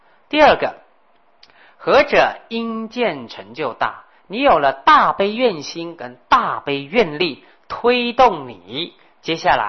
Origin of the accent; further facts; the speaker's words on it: China; 可是我们中国人就不同了